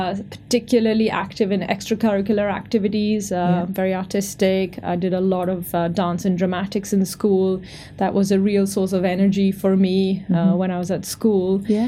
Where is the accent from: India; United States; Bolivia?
India; moved away as an adult; now in United Kingdom; I was born and brought up in India, went to school in India, and came to the UK in the year 2000.